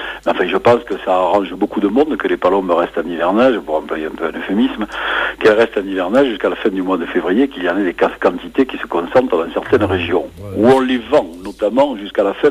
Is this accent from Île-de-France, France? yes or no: no; Nouvelle-Aquitaine, France; Ces palombes qui passaient chez nous en Dordogne à des hauteurs absolument incroyables